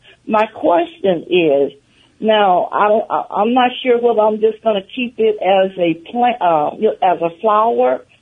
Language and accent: English; the South, United States; I'm from the South, and we used to have a whole patch of sweet, beautiful red-looking sweet potatoes.